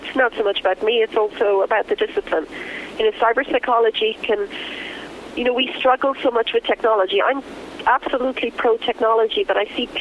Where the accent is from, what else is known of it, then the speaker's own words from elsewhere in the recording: Ireland; accent: Irish brogue; I run a research center at the Royal College of Surgeons in Dublin, so I'm truly cyber. I'm Irish.